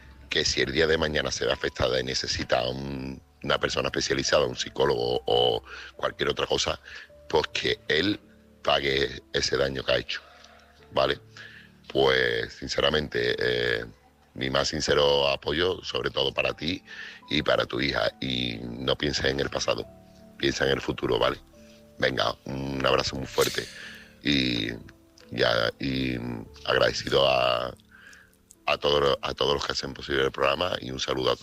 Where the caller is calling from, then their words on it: Seville, Andalusia, Spain; Desde nosotros, desde los sevillanos y desde todo el mundo